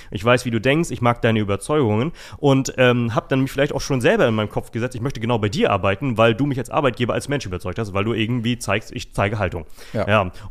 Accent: Anklam, Mecklenburg-Vorpommern, Germany; okay, ich fahre jetzt in meine Heimat Anklam. Anklam ist ein kleiner Ort in Mecklenburg-Vorpommern.

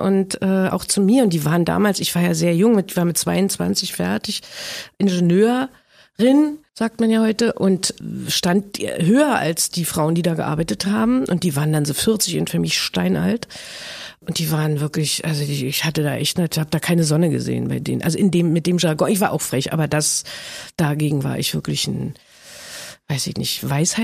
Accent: Biesdorf, Berlin, Germany; Ich bin ja im Arbeiter- und Bauernstaat groß geworden und in Biesdorf war jetzt nicht viel Arbeiteratmosphäre. Das ist ja dann doch Speckgürtel auch schon damals gewesen.

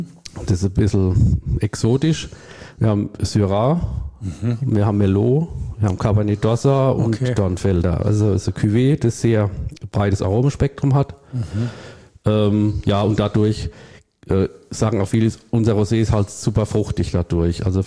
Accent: Rhineland-Palatinate, Germany; Also ich bin auch Pfälzer mit Leib und Seele

